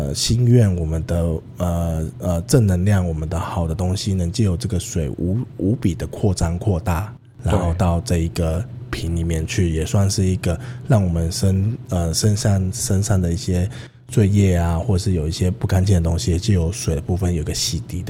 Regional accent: Taiwan; 然后尤其又是我们是从台湾来的

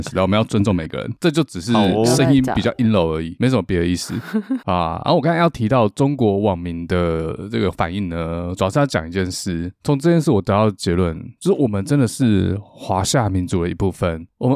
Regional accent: Taiwan; 我在想这对我们台湾人来说看在眼里不就是一个稀松平常的一件事吗？

